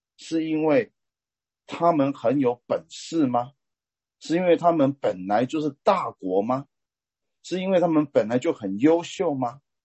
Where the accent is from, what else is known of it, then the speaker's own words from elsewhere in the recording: Taiwan; 我从台湾来的，我那个时代呢